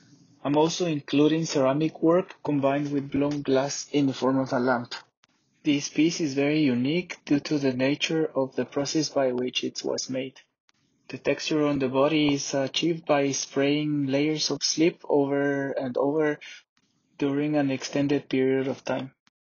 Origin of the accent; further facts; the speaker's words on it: Guatemala; born there; English is a second language; I was born in Guatemala, so we're surrounded by mountains and volcanoes